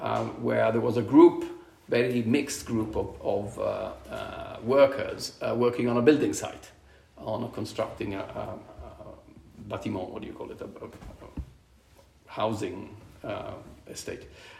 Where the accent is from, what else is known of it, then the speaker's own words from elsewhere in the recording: Milan, Lombardy, Italy; English is a second language; I grew up in Milan mostly, and the girls in Milan didn't like me very much.